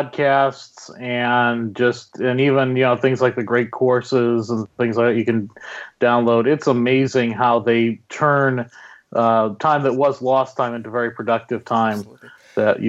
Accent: Ohio, United States; born there; on a trip from Louisiana up to where I was born outside of Cleveland, Ohio.

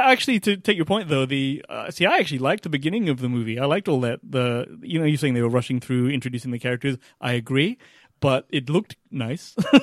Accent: Australia; because we're from Australia, we see a character called Boomerang, Captain Boomerang, and he throws boomerangs.

